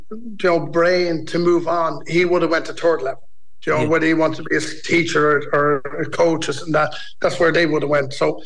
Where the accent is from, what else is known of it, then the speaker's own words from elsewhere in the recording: Dublin, Leinster, Ireland; I would have grown up in Griffith Drive, which is Finglas East.